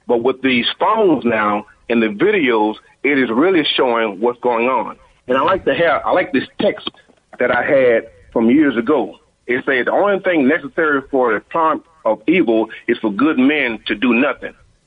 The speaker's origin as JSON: {"language": "English", "region": "Louisiana", "country": "United States", "tie": "born or raised there", "said": "Just like back in the South, I'm born and raised in Louisiana, and growing up, that was a real big issue as far as racism is concerned."}